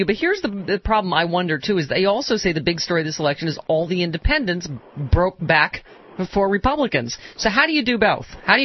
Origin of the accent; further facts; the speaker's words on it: Buffalo, New York, United States; And I grew up in Buffalo doing, you know, donuts all the way to work on black ice.